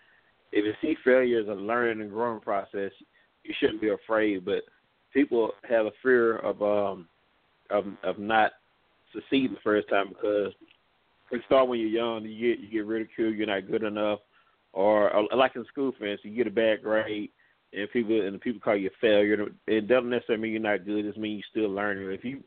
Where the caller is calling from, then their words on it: Longview, Texas, United States; I'm calling from Longview, Texas.